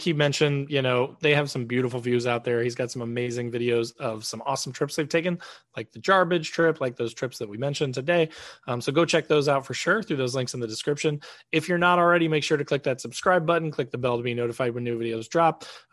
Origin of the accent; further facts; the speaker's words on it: Indiana, United States; And I'm from Indiana, so we don't have bears.